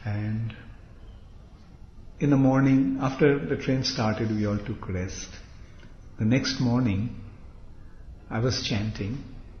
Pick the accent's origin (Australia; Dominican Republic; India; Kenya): India; Kolkata, West Bengal; Actually I'm from Calcutta.